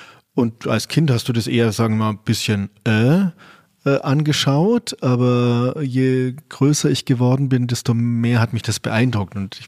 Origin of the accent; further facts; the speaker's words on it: Regensburg, Bavaria, Germany; born there; also born or lived in Garmisch-Partenkirchen; Ich bin ja in Regensburg geboren